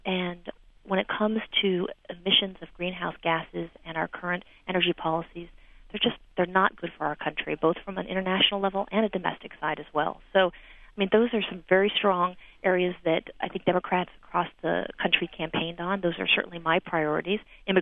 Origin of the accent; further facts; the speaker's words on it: Tucson, Arizona, United States; And my hometown of Tucson actually has a majority woman-controlled city council as of last November.